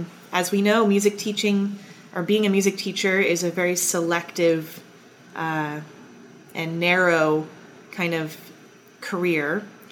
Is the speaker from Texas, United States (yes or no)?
yes; San Marcos, Texas, United States; I grew up in San Marcos, first of all, which is where I teach. So I feel very honored to be in the community that helped shape me as a person and then to give back to that community.